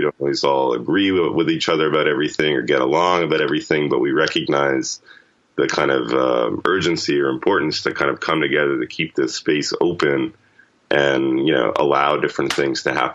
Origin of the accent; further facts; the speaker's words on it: New York City, New York, United States; and, you know, I grew up in New York.